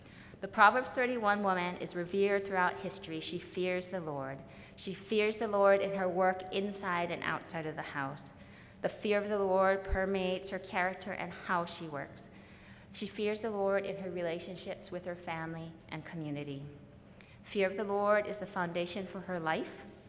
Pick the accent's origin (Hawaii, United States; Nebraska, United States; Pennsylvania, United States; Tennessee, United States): Hawaii, United States; Growing up in Hawaii, when I came to the mainland, I struggled with answering the question, "How are you?"